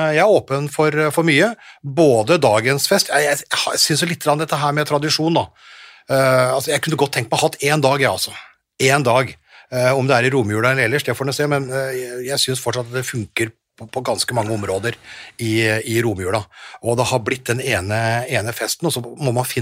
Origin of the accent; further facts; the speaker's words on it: Nordvestlandet, Norway; Jeg kommer fra Nordvestlandet, vi hadde mye steik og sånn på julaften